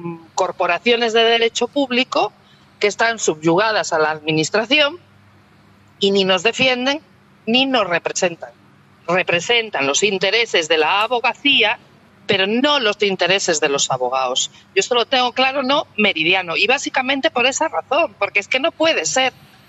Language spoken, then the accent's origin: Spanish; Ferrol, Galicia, Spain; en mi pueblo, de donde yo soy, de aquí de Ferrol